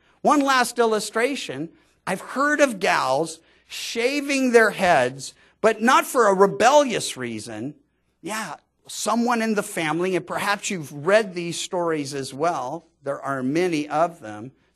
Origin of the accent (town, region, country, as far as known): California, United States